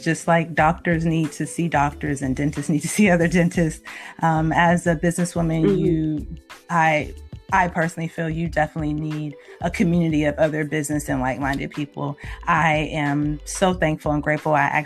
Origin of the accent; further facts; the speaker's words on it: California, United States; We are from California.